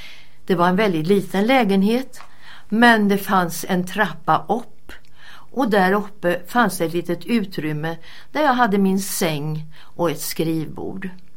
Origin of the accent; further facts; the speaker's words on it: Stockholm, Stockholm County, Sweden; Jag har vuxit upp i Stockholm, som numera är en väldigt busy stad med mycket buller och bång. Men på min tid var det faktiskt närmare en liten småstad.